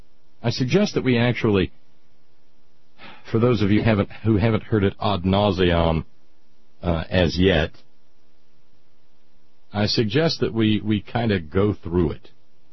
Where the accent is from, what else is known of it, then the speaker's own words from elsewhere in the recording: Appalachia, United States; there's some stuff that I think that I, as an Appalachian person, am probably better suited to comment on than perhaps some others.